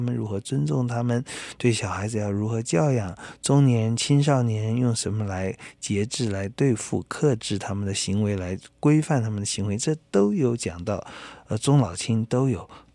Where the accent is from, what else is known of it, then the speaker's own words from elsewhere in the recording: China; 尤其我们中国人最懂这些，叫做辈分。